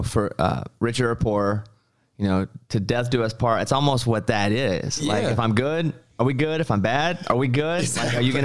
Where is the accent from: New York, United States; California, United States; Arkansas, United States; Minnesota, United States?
Arkansas, United States; we're the same age and basically from the same part of the world, because I'm from Arkansas.